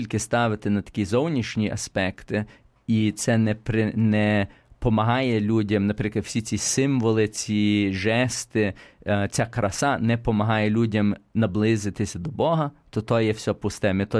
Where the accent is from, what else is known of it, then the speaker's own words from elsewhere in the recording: United States; я народився в Америці і там виростав